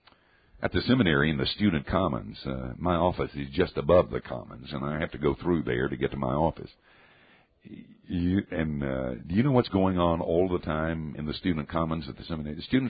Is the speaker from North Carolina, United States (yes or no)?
yes; Asheville, North Carolina, United States; One time, I was flying into my hometown of Asheville